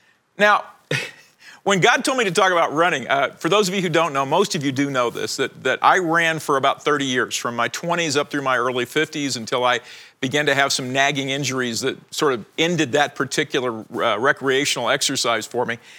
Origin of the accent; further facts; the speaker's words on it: Southern United States, United States; I mean, I'm from the South, people. That's what you do.